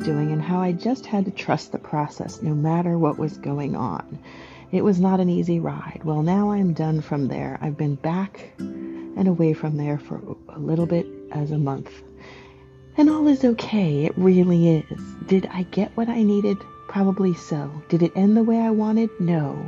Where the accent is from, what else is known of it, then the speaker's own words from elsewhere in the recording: Florida, United States; and I'm from the South. I'm from Florida. That's my hometown